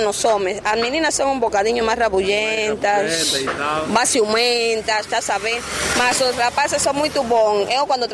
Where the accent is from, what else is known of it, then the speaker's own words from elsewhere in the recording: Cuba; Portuguese is a second language; nós, hoje por hoje, somos reconhecidos como cubanos. Um país pequeno, mas cheio de simpatia